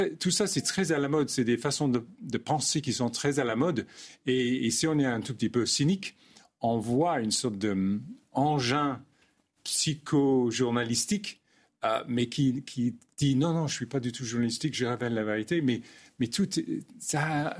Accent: England, United Kingdom; French is a second language; je suis anglais, donc je suis un peu sceptique sur les Californiens

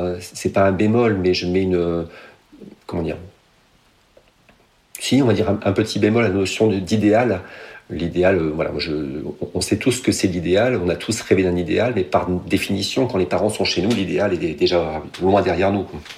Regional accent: France; qui sont encore expérimentales un petit peu chez nous en France.

